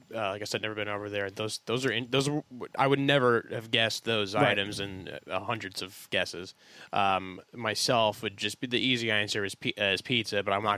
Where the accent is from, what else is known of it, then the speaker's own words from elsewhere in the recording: New York, United States; now in Los Angeles, United States; I'm not from Los Angeles. Everyone knows I'm from New York.